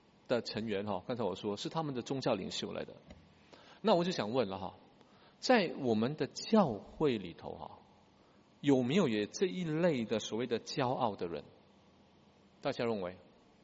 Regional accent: Singapore; 我们新加坡人

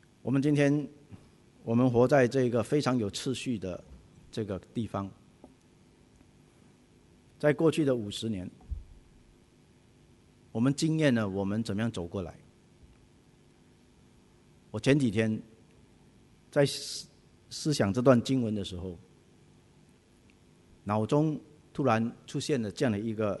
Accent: Singapore; 我们新加坡人都到处去旅行，

